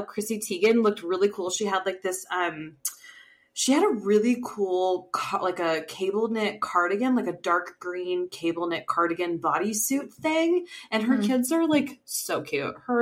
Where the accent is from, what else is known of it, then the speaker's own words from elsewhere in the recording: United States; I just feel like it's something that I can get behind as an American